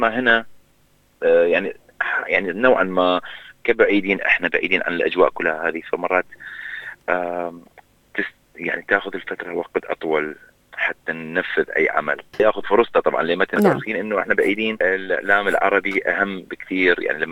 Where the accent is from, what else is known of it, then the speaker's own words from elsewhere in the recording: Iraq; accent: Iraqi; غير أنه لهجتي الأصلية العراقي اللي هي لهجة بالغناء متفرعة وفيها كثير من الألوان الشعبي والبدوي